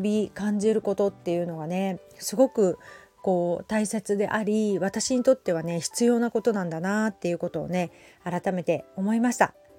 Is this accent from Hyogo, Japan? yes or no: no; Hamamatsu, Shizuoka, Japan; born there; now in Kamakura, Japan; 私のそのルーツ浜松で生まれたっていうこと、今鎌倉に住んでこのブランドをやっていくっていうこと